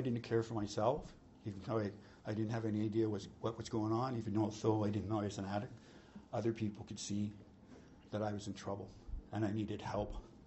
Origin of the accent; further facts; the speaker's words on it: Ponoka, Alberta, Canada; I was on my way to my hometown of Ponoka with a pound of weed in the back to sell.